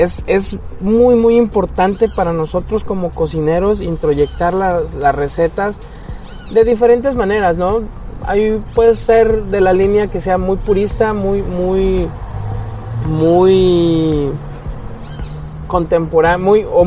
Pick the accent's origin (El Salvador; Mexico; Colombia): Mexico; Nayarit; hace 2 años nace toda esta necesidad de impulsar la cocina nayarita, porque es mi tierra, porque aquí